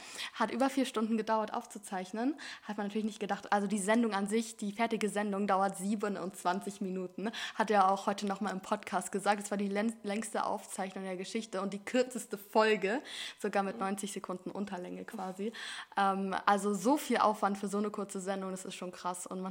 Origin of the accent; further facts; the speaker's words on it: Hamburg, Germany; Aber jetzt sind wir Hamburger sehr fressen schön.